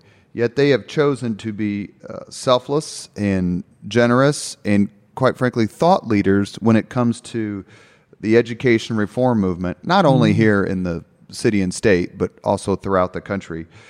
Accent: Indiana, United States; I grew up on the Near East Side by School 78, which is roughly Sherman and Washington.

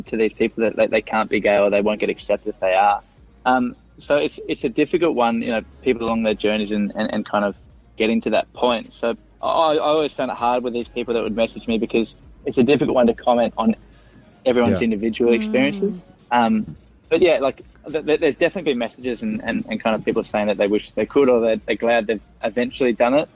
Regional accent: Tasmania, Australia; like I grew up in Tassie where, you know, there's that kind of, it can be toxic in the football environment

